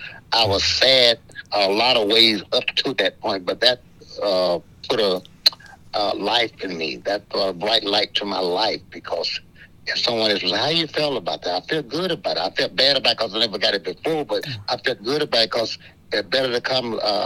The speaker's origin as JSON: {"language": "English", "region": "Louisiana", "country": "United States", "tie": "born there", "moved": "yes", "lives_now": "Chicago, United States", "said": "But when I was born in Louisiana, but I migrated to Chicago, thought I was going to have a better opportunity as a black man, as a blues man in Chicago."}